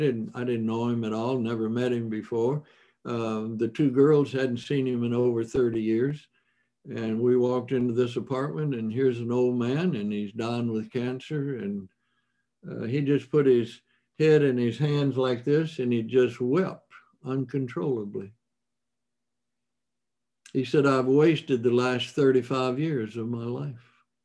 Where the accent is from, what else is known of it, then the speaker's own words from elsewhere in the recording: Mississippi, United States; The chances are, what would I know? I'm just from Mississippi.